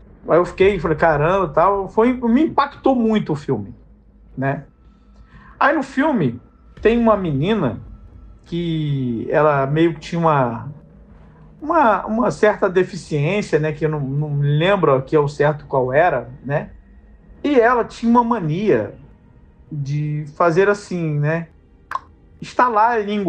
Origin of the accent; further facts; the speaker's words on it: Rio de Janeiro, Brazil; Tenho 49 anos. Sou aqui do Rio de Janeiro, da Zona Oeste do Rio de Janeiro.